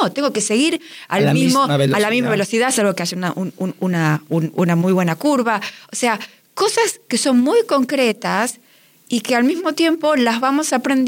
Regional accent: Buenos Aires, Argentina; also born or lived in Mexico; Yo vengo de Buenos Aires, viví en México también.

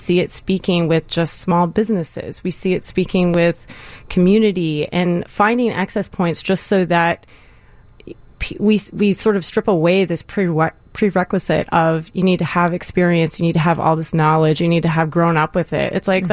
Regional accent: Indiana, United States; I'm from Indiana, so I grew up playing basketball, you know.

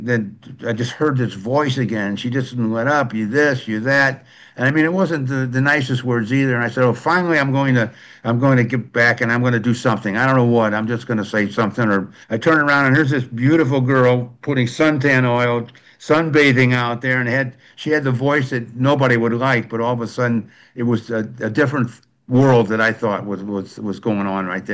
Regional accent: St. Louis, Missouri, United States; We were big Cardinal fans. I grew up in St. Louis, and he was one of these guys.

